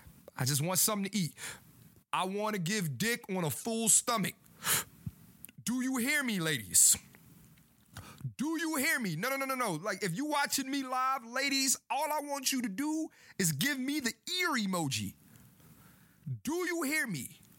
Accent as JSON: {"language": "English", "town": "Philadelphia", "region": "Pennsylvania", "country": "United States", "said": "I'm born June 20th, 1987. I'm from Philly."}